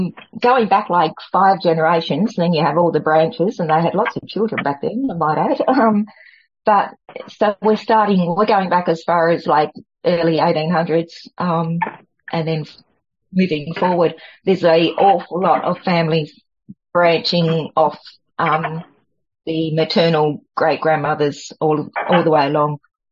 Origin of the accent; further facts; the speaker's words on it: Tasmania, Australia; I'm from Tasmania, everybody. Just want to say, and that's a little island down on the bottom of Australia, if no one knows.